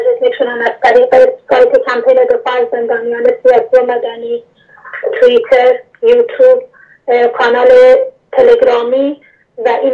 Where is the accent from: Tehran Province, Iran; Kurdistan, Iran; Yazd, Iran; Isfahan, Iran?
Kurdistan, Iran; Sanandaj; من تو منطقه بزرگ شدم، من از سنندج اومدم، از سنندج ایران